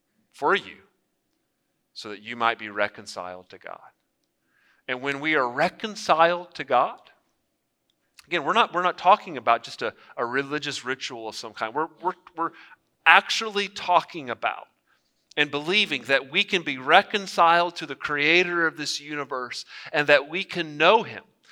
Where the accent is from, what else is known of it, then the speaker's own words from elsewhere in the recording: Houston, Texas, United States; Many of y'all know I'm from Northwest Houston, Jersey Village area